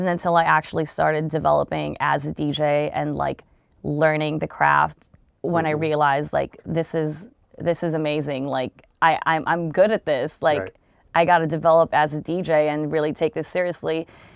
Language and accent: English; Long Beach, California, United States; I actually like made my way from doing Long Beach, because I'm from Long Beach.